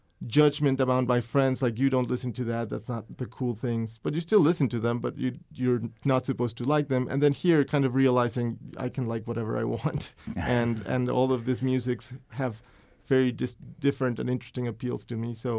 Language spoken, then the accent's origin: English; Bogota, Bogotá, Colombia; that was very popular in Colombia when I was growing up in Bogota among my friends.